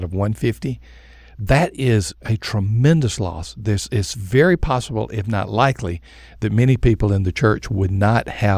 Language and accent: English; Union Springs, Alabama, United States; going back to my hometown of Union Springs, Alabama, South Alabama.